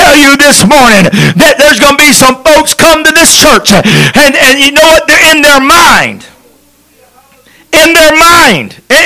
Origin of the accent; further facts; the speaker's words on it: Texas, United States; I'm from Texas. All y'all.